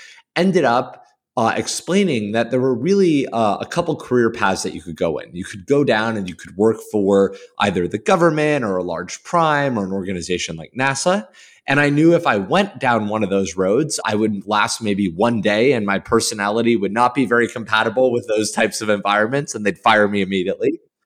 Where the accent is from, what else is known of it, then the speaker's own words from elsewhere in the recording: Los Angeles, California, United States; So I grew up here in Los Angeles.